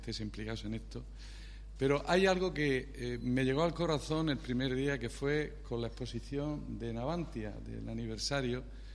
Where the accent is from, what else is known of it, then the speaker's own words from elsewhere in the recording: Cartagena, Region of Murcia, Spain; voy a barrer un poco para mi tierra. Cartagena son las puertas del turismo de la región de Murcia.